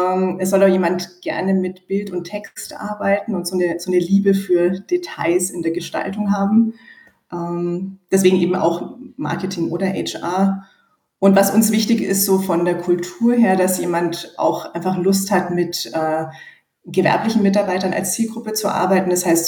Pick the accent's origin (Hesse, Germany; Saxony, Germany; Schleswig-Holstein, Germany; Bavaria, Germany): Bavaria, Germany; Nuremberg; moved away as an adult